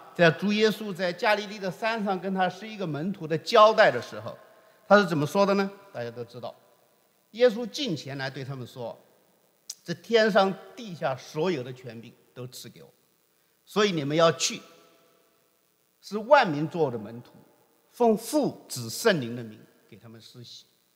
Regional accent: China; 我们知道我们中国人有一个很传统的观点

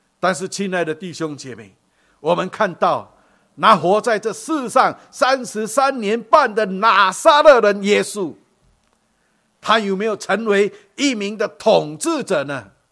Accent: Singapore; 来呢，啊，来自一个小小的新加坡啊。我记得我刚来的时候，我跟一个洋人啊。分享我是从新加坡来的哈

